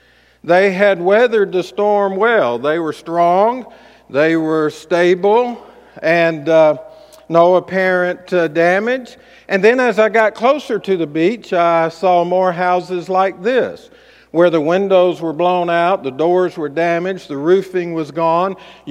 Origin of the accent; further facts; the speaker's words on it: Mississippi, United States; It kind of reminds me of growing up on the Mississippi Gulf Coast. We would have an occasional storm or hurricane, and we would get out and put plywood up over the windows.